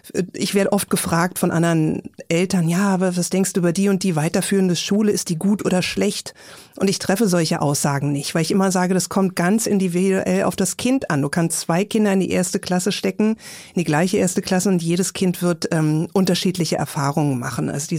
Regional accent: Berlin, Germany; ich bin ja Berlinerin, das heißt, wir haben 6 Jahre Grundschule

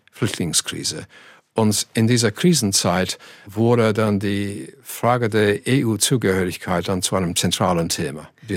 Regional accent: Oldham, North West England, United Kingdom; German is a second language; In meiner Heimatstadt Oldham beinahe 70% für den Austritt.

